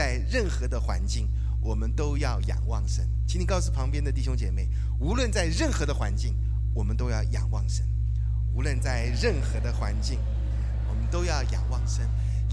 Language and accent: Chinese; Taiwan; 来到这里好高兴啊，因为我就是南部人，所以对南部的阳光啊非常的期盼因为北部呢常常就是阴雨的这样